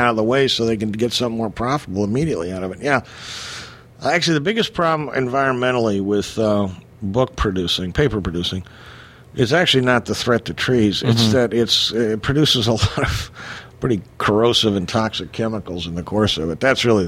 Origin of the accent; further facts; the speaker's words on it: California, United States; I grew up in Southern California.